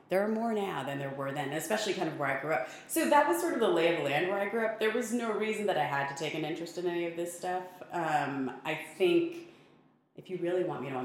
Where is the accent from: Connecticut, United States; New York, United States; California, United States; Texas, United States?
Connecticut, United States; I was raised in Connecticut. The exotic land of Connecticut.